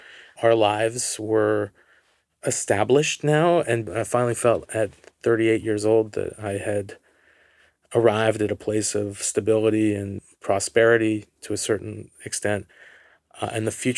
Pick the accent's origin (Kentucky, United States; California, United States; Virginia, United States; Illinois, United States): California, United States; Bay Area; I grew up in a predominantly Iranian-American family in the Bay Area, and I was always really fascinated with the culture.